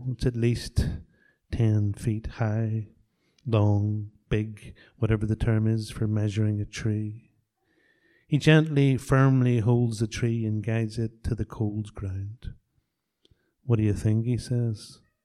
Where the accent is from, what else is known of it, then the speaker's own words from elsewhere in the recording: Belfast, Northern Ireland, United Kingdom; To be fair, we are both from Belfast and don't know our trees that well.